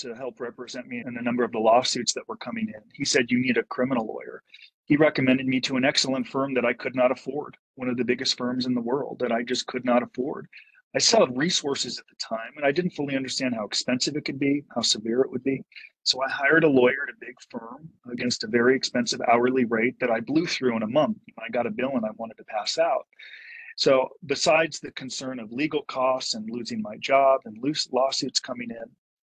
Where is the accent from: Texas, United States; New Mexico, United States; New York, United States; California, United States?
California, United States; Encino; I didn't know anyone that had ever been to prison. I grew up in Encino.